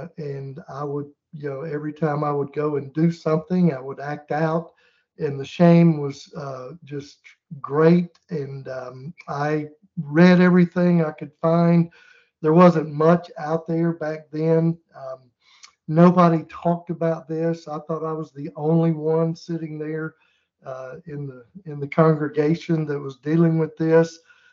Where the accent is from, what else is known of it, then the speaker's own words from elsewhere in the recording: Mississippi, United States; I grew up in Mississippi, and we didn't even go to church or pretend that we were church-going Christians like most people do in the South.